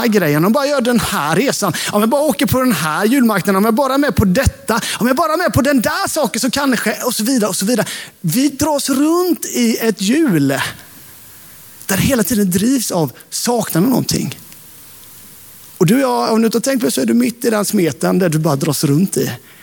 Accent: Sävsjö, Jönköping County, Sweden; jag var den nya från Sävsjö som var troende.

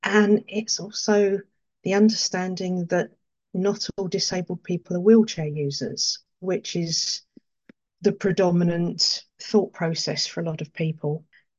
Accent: Wimbledon, London, United Kingdom; I grew up around Wimbledon and used to catch the bus up to Plough Lane and go and watch Wimbledon at the time the Crazy Gang played

